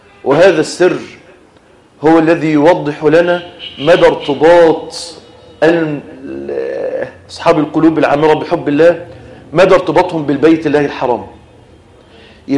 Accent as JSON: {"language": "Arabic", "country": "Egypt", "said": "رغم ان احنا عندنا في مصر هنا اصوات احسن منهم واتقن منهم؟"}